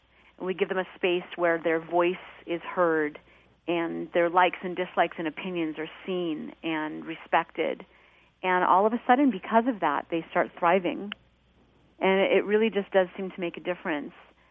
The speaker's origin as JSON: {"language": "English", "region": "East Coast", "country": "United States", "tie": "born or raised there", "said": "And I grew up on the East Coast, so if there were animals in the woods or the lakes that seemed injured, lost, or hungry, I would bring them home."}